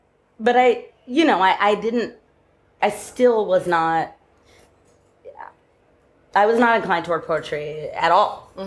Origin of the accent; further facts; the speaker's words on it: California, United States; also born or lived in New York; I grew up in California.